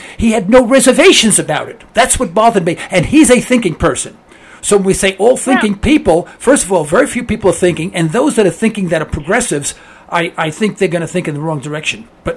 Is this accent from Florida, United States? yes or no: no; New York City, New York, United States; I'm sorry, I'm from New York City. I know cattle have 4 feet, you know, and that's about it.